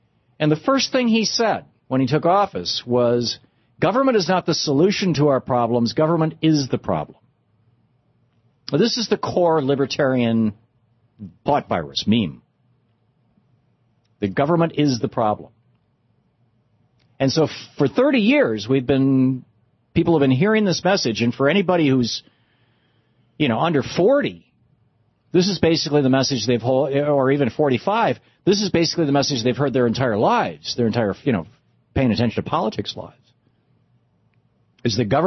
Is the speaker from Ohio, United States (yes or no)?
no; Michigan, United States; I remember back in the 70s, growing up in Michigan, if you bought a foreign-made car, you could just plan on it getting keyed.